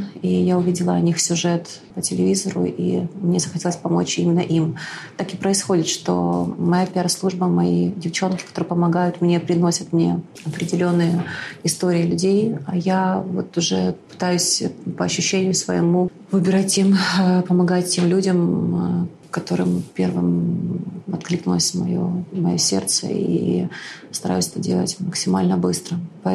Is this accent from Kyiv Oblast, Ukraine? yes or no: yes; Irpin, Kyiv Oblast, Ukraine; born there; помогать моему родному городу, в котором я родилась, городу Ирпень.